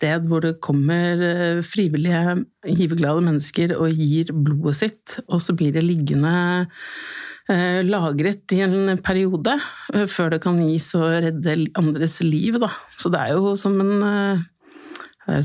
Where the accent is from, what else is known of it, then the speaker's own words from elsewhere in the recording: Oslo, Norway; er født og oppvokst her i Oslo. Jeg har blitt 43 år